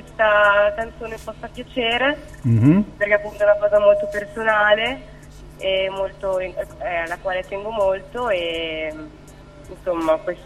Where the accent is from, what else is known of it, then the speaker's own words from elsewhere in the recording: Reggio Emilia, Emilia-Romagna, Italy; now in Milan, Italy; io sono di Reggio Emilia, ho 23 anni